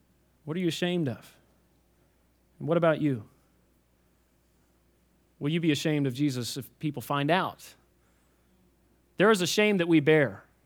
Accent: Kentucky, United States; I'm from Kentucky, and I know that we don't know any other languages.

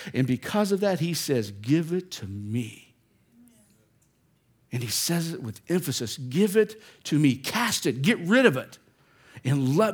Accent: West Virginia, United States; I used to go bauber fishing a lot growing up in West Virginia

